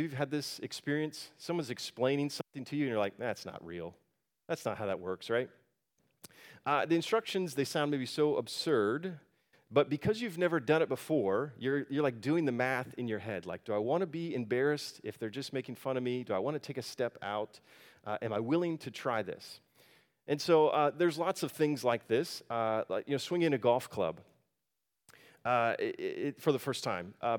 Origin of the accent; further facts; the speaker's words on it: Florida, United States; Growing up in Florida, everybody learns to swim because there's water everywhere